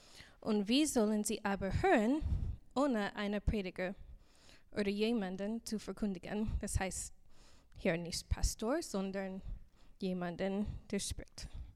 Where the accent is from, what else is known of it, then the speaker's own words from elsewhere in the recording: United States; German is a second language; Ich komme aus den USA. Du kannst das bestimmt hören.